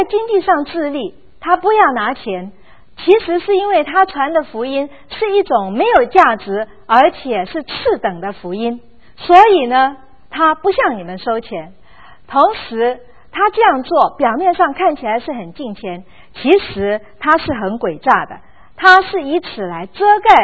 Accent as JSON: {"language": "Chinese", "country": "China", "said": "我想这一种的观念，在我们特别我们中国人，我相信我们中国人的父母都很能够了解，儿女不该为父母积财，父母应该为儿女积财。"}